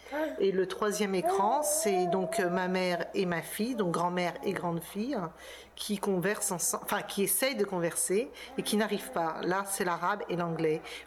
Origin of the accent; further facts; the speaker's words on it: France; de grandir, pour moi en tout cas en tant qu'Algérienne ou d'origine algérienne en France, c'était très dur, quoi.